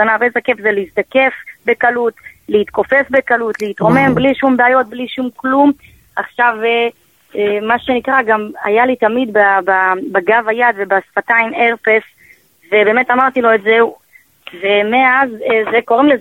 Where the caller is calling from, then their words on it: Bnei Brak, Tel Aviv District, Israel; אני כאן מבני ברק